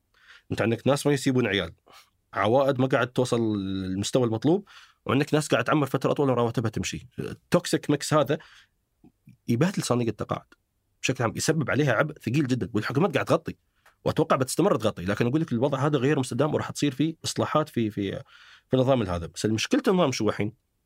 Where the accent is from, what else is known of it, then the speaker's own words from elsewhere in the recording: United Arab Emirates; يعني نحن عندنا في الإمارات